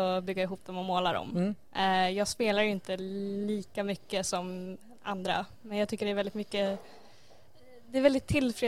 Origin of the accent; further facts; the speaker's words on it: Västerås, Västmanland County, Sweden; also born or lived in Sala; now in Köping, Sweden; Jag är från Västerås i början, men jag har bott både i Sala och just nu bor jag i Köping.